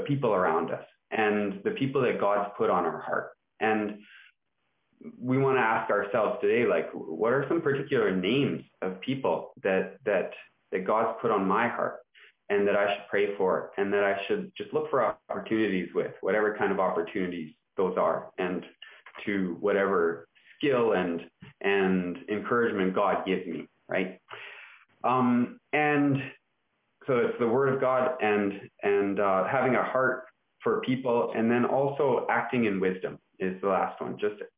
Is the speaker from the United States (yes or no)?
no; Burnaby, British Columbia, Canada; But the neighborhood where I grew up in Burnaby back in the 80s, and in South Burnaby, the 80s and 90s, wasn't the safest neighborhood.